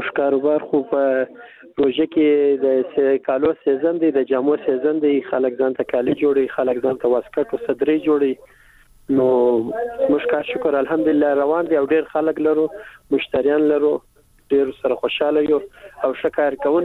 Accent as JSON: {"language": "Pashto", "region": "Kandahar", "country": "Afghanistan", "lives_now": "Kabul, Afghanistan", "said": "زه خپل د کندهار یم او وس پیلن په کابل کې"}